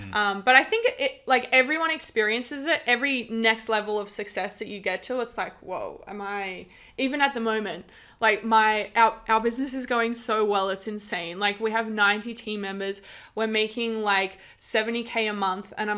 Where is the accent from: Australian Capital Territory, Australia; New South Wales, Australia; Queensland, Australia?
Australian Capital Territory, Australia; Canberra; now in Indonesia; Especially when I first moved to Bali. I came from Canberra originally, and I had quite a sort of toxic family environment back in Canberra, unfortunately.